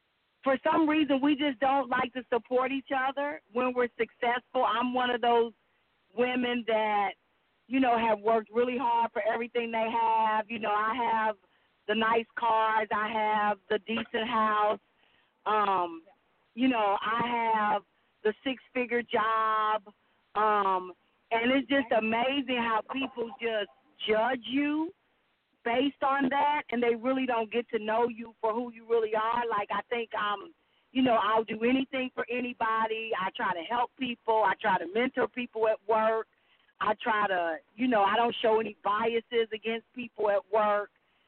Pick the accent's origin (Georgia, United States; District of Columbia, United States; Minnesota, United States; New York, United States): Georgia, United States; Decatur; I'm from Decatur, Georgia.